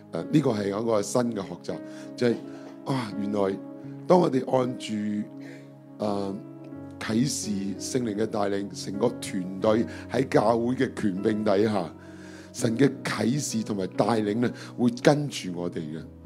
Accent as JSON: {"language": "Cantonese", "country": "China", "said": "因為我係終於嚟到啦，作為中國人，我係終於嚟到。"}